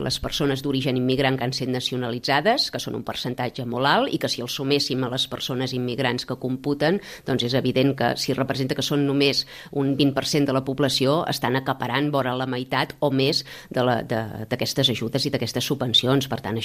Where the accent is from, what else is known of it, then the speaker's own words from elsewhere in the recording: Ripoll, Catalonia, Spain; also born or lived in Vic; Sí, però per pura casualitat, al cap de dos dies ja tornava a ser Ripoll, no? No és que sigui biguetana d'origen, no.